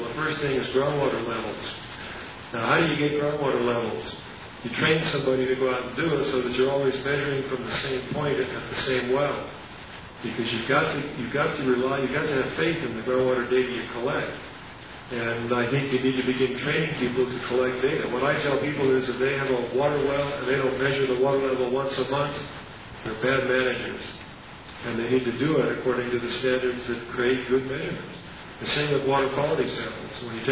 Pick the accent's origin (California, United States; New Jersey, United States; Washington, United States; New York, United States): California, United States; Sacramento; Well, I'm from Sacramento, so I'm here to help you.